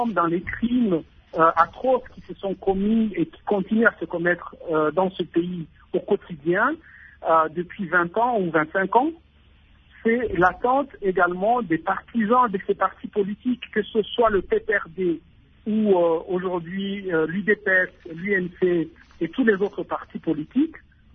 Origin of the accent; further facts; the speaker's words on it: DR Congo; je suis Congolais